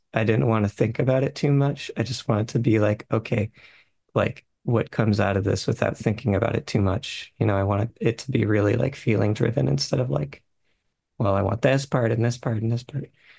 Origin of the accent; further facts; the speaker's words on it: New England, United States; We're both from New England, actually. So we had a lot of similar experiences and driving around as kids in Connecticut